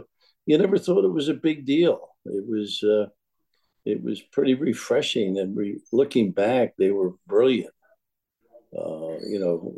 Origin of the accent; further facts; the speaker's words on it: Kearney, New Jersey, United States; Yeah, it is Kearney, but it's probably more Hudson County. As I mentioned, soccer was the biggest sport in Kearney